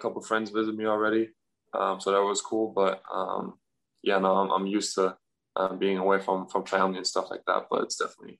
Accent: Germany; English is a second language; growing up in Germany

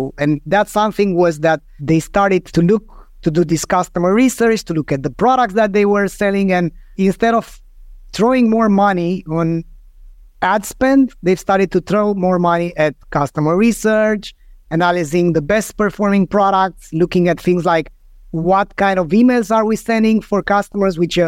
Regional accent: Bucharest, Romania; English is a second language; I'm coming from Bucharest, Romania. The first 10 years I was in an ex-communist country

